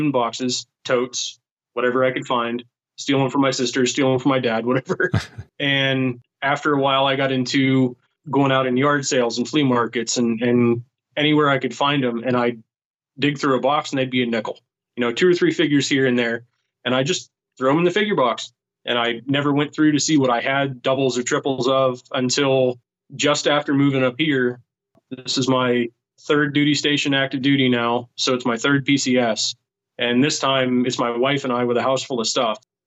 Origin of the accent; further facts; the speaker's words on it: Jacksonville, Florida, United States; also born or lived in Pennsylvania; So I was in outside of Jacksonville, Florida when I was a kid. I was born in Pennsylvania. Dad was in the Navy, so he was stationed in Jacksonville and lived in base housing for a good long time.